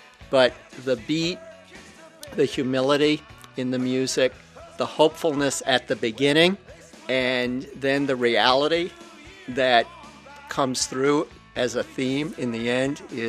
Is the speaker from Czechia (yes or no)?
no; New York City, New York, United States; now in Bangor, United States; I currently live in Bangor, Maine, although I'm originally from New York City.